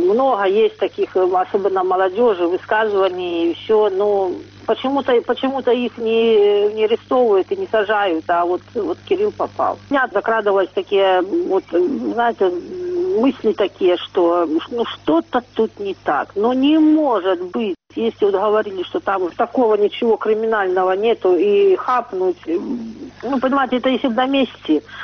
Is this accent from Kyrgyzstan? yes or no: no; Belarus; мы белорусы